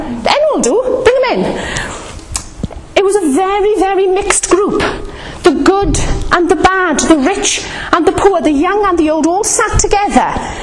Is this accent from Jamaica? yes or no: no; United Kingdom; We're very British.